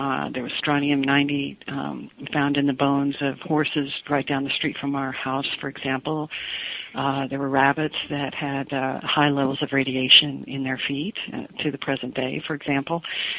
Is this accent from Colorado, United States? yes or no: yes; Colorado, United States; Well, when I was a kid growing up in Colorado, and this is an area just north of Denver, kind of between Denver and Boulder, so it's a highly populated area.